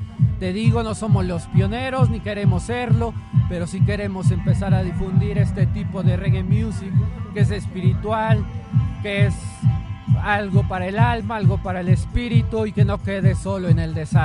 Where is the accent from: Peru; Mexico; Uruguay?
Mexico; Magdalena Petlacalco, Mexico City; nosotros somos gente de la Jusco, gente de San Juan, gente de Magdalena Petlacalco, tres hermanos somos de Magdalena Petlacalco.